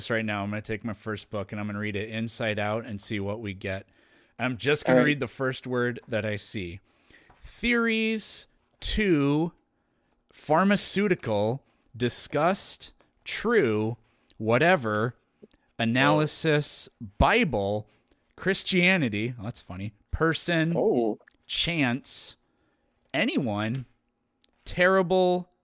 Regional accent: Midwest, United States; I'm from the Midwest, I have a lot of ways to describe snow.

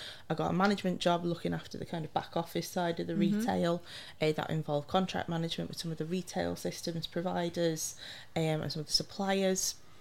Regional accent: Liverpool, North West England, United Kingdom; I'm from Liverpool.

